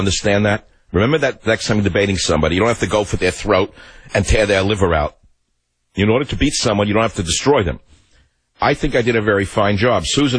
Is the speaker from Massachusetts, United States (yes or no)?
no; Bronx, New York, United States; Well, that's because he's from Brooklyn and I'm from the Bronx.